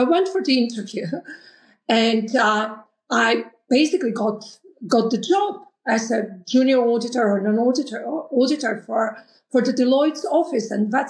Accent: North Macedonia; towards the late 90s in Macedonia, which is my home country.

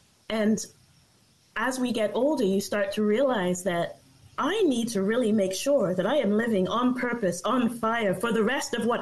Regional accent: England, United Kingdom; moved away as an adult; now in Canada; I was 23 when I came to Canada from England.

